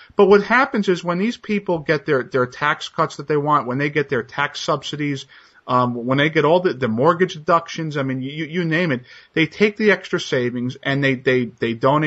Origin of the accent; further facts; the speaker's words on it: New Jersey, United States; I drove to California and back. I'm from New Jersey, and I had people giving me the finger for having this bumper sticker.